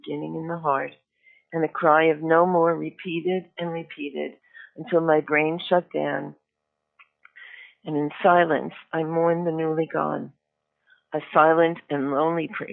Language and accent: English; Connecticut, United States; I come from Connecticut where Sandy Hook happened.